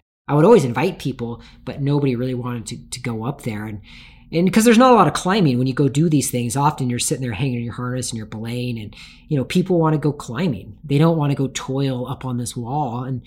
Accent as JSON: {"language": "English", "town": "Tacoma", "region": "Washington", "country": "United States", "tie": "born or raised there", "said": "I grew up in Tacoma, Washington."}